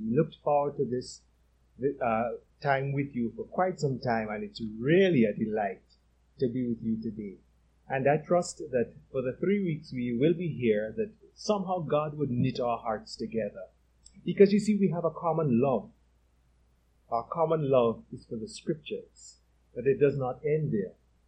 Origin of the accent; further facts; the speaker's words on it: Trinidad & Tobago; You would sense a slight difference, though, with my accent and probably Diane's or Lincoln's and even Lorna's, because what has happened over the years is that there has been a blend, and you'd find some Jamaican, some Trinidadian, some West Indian, some American, just a mixture. So that usually I no longer introduce myself as a Trinid